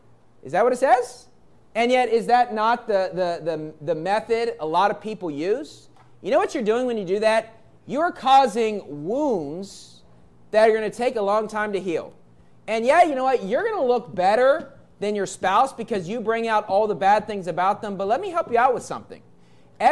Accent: Philippines; probably, you know, over half the boys growing up in the Philippines at around my age, they had a dream of the same dream I had of being Michael Jordan

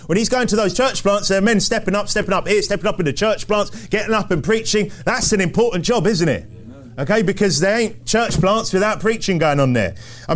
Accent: England, United Kingdom; accent: English; I think it was my English accent that was part of the problem.

